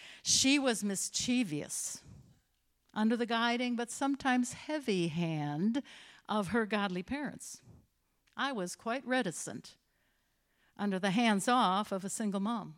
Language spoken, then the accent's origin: English; Marshall, Wisconsin, United States; In Marshall, Wisconsin, when I was growing up, the town was about 13,000 people.